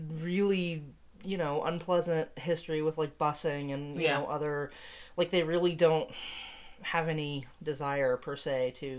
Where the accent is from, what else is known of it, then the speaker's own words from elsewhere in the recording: New Mexico, United States; moved away as an adult; also born or lived in Massachusetts; I am from New Mexico. I've lived in Massachusetts for a little over a decade. I came here because my partner wanted to go to architecture school.